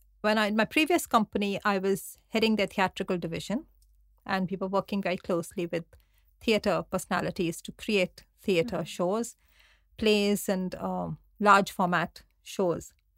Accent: Chandigarh, India; moved away as an adult; also born or lived in Mumbai; I was from Chandigarh and I moved to Bombay to do my college.

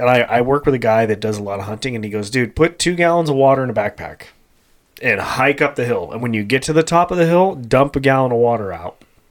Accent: California, United States; and I go, I'm from California.

